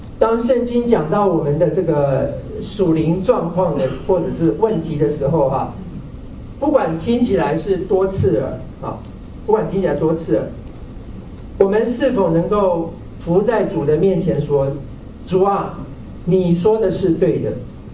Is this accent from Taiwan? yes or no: yes; Taiwan; 因为我是从台湾来的